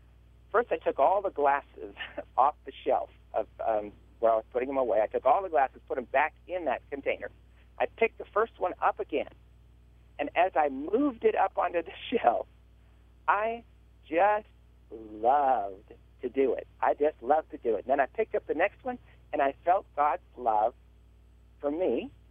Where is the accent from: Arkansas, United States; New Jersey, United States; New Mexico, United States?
New Mexico, United States; also born or lived in Foster City; You know, I'm from New Mexico. In fact, I'm calling you right now from New Mexico, but for several years, our family lived in the San Francisco Bay Area. We lived on the peninsula in Foster City.